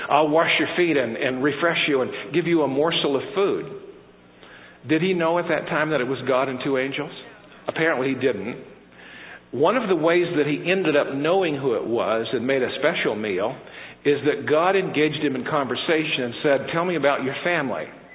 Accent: California, United States; I was raised in California, and I'm just going to tell you something interesting. When I came to the South as a young person

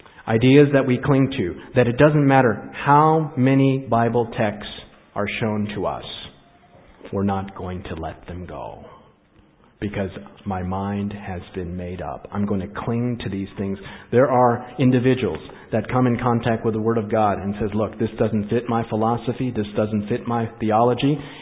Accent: Takoma Park, Maryland, United States; born there; also born or lived in Alaska; Now, being an American, I was born in this country. Washington, D.C., Tacoma Park, Maryland, Washington Adventist Hospital. Being Adventist, being in Alaska, there are certain influences that have come into my mind. Being a Korean American

